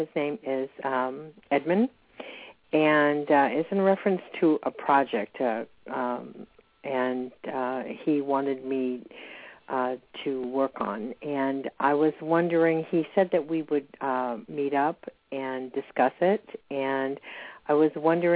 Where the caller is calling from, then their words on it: Dahlonega, Georgia, United States; I'm calling from Georgia.